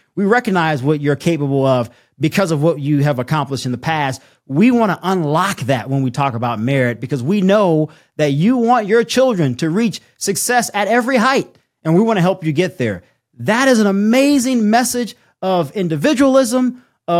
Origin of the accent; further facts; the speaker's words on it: the South, United States; I grew up in the South. My grandparents were like the second class to desegregate a school in Louisiana.